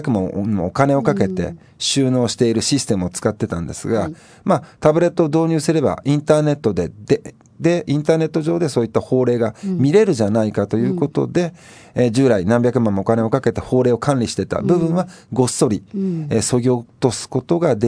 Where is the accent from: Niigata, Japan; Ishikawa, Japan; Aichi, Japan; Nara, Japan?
Nara, Japan; now in Zushi, Japan; もともと奈良県奈良市の出身です。